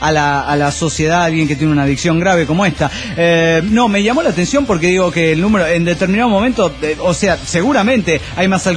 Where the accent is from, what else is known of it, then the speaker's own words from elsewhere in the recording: Monterrey, Nuevo León, Mexico; de Monterrey, Nuevo León, México.